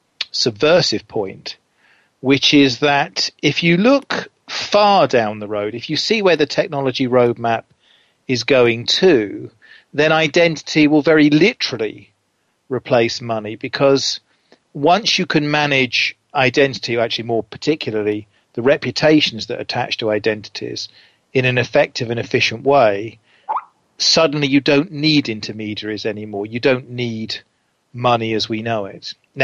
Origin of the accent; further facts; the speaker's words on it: England, United Kingdom; And because I'm English, so of course I didn't actually have any photo ID with me.